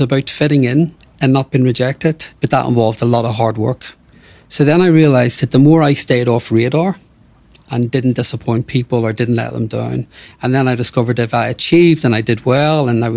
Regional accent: Northern Ireland, United Kingdom; growing up in Northern Ireland, very, very working class roots

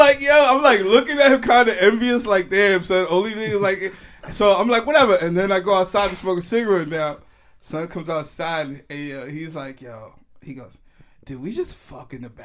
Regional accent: New York, United States; And like, I'm from New York, I'm from the Bronx.

